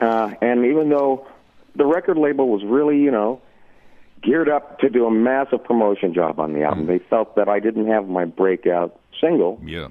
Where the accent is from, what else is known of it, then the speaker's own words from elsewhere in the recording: Pittsburgh, Pennsylvania, United States; also born or lived in Manhattan; After I was born in Manhattan, we moved to Pittsburgh